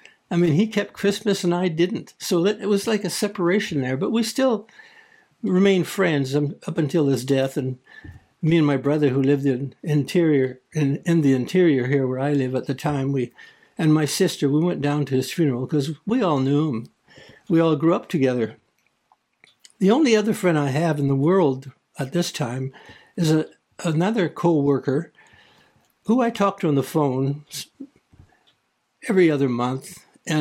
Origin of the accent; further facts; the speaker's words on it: Coquitlam, British Columbia, Canada; I was raised in Coquitlam, and my neighbor, his name was Albert. We grew up together. He was born in June of 43, and I was born in April of 43